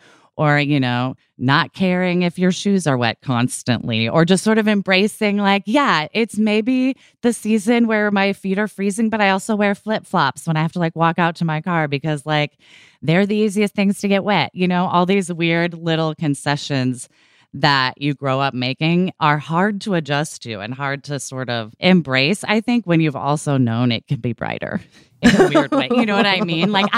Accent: Portland, Oregon, United States; growing up in Portland, Oregon, I feel like a lot of people I encountered did get diagnosed with it.

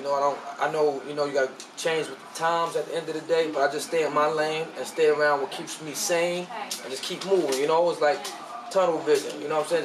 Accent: New York, United States; I went in his hood, because I'm from East New York. He's from Bed-Stuy.

